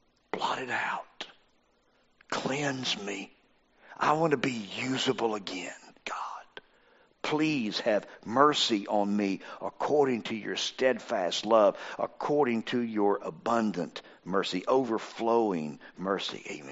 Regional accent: Mobile, Alabama, United States; I picture an old washboard growing up in the South. And of course, you can't get much further south than Mobile, Alabama.

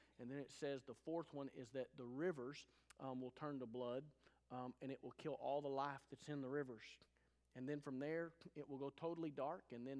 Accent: United States; It was easier as an American, and it was easier growing up in my house to be a Christ follower.

